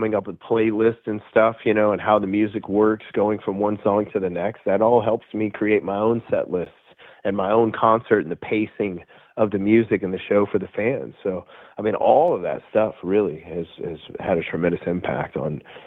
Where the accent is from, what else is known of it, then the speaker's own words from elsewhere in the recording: Shreveport, Louisiana, United States; like the hottest radio stations in my hometown in Shreveport, Louisiana. So, I mean, I grew up going to every concert that came through town